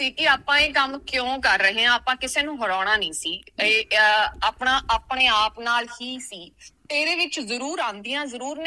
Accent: Bhural, Punjab, India; born there; ਹਾਂਜੀ ਭਾਜੀ, ਮੇਰਾ ਜਨਮ ਤੇ ਬਹੁਤ ਛੋਟੇ ਜਿਹੇ ਪਿੰਡ ਕਸਬਾ ਭਰਾਲ ਵਿਖੇ ਹੋਇਆ, ਜੋ ਕਿ ਮਲੇਰਕੋਟਲੇ ਦੇ ਨੇੜੇ ਇੱਕ ਪਿੰਡ ਹੈ, ਬਹੁਤ ਛੋਟਾ ਜਿਹਾ ਕਸਬਾ ਭਰਾਲ।

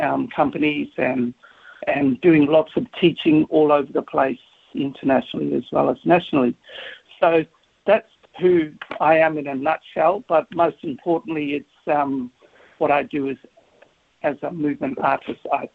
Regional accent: Broome, Western Australia, Australia; And I grew up in Broome. So my grandparents were stolen generation, but I grew up in Broome many, many years ago.

